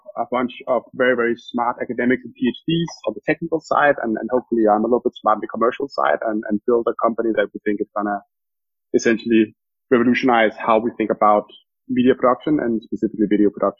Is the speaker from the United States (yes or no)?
no; Denmark; moved away as an adult; now in London, United Kingdom; My own personal background is that I'm from Denmark